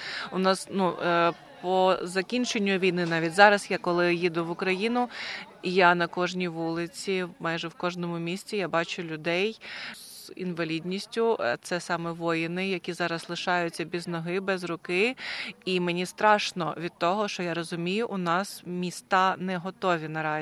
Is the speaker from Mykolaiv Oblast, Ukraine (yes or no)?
yes; Mykolaiv, Mykolaiv Oblast, Ukraine; Ми поїхали в моє місто Миколаїв, це моє рідне місто